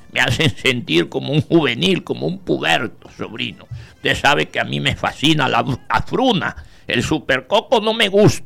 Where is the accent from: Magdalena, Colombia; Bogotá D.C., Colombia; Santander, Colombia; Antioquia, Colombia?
Magdalena, Colombia; Santa Marta; a veces tú sabes que yo soy de Santa Marta y allá nos gusta el humo